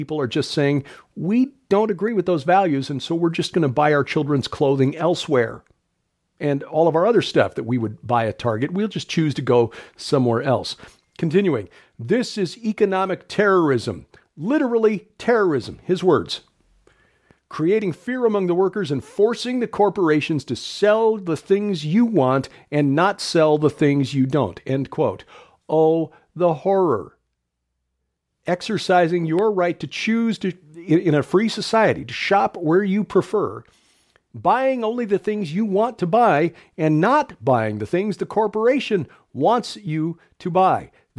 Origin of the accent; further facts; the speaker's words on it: Chicago, Illinois, United States; the streets of Chirac, a nickname applied to the increasingly violent streets of my hometown, Chicago, my old neighborhood, which was a family-friendly, blue-collar neighborhood of predominantly Greek and Polish, Italian folks